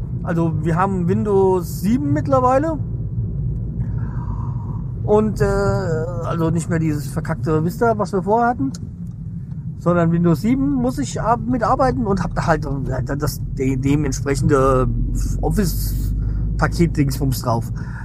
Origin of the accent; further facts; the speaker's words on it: Hesse, Germany; born there; wie ich als gebürtiger Hesse